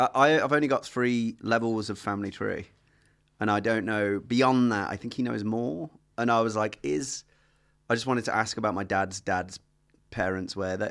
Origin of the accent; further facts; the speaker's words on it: Feckenham, West Midlands, United Kingdom; Grew up in a place called Feckenham, which is a really small village in the Midlands. My mum's family have been there for like 400 years, which is pretty crazy.